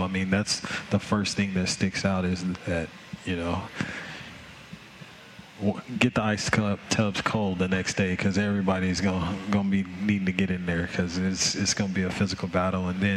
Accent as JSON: {"language": "English", "town": "Memphis", "region": "Tennessee", "country": "United States", "tie": "born or raised there", "said": "Memphis, Tennessee."}